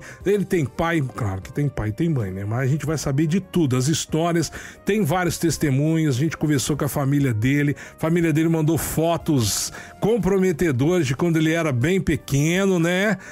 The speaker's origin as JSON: {"language": "Portuguese", "town": "Juiz de Fora", "region": "Minas Gerais", "country": "Brazil", "said": "Sou de Juiz de Fora."}